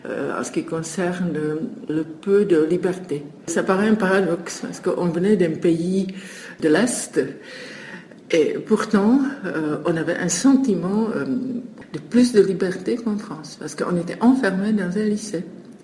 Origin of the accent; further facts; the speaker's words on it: Czechia; Chez moi, en Tchécoslovaquie, on était vraiment là de toute cette éducation civique